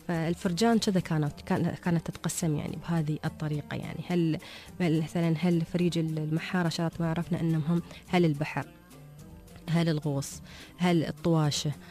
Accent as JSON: {"language": "Arabic", "region": "Dubai", "country": "United Arab Emirates"}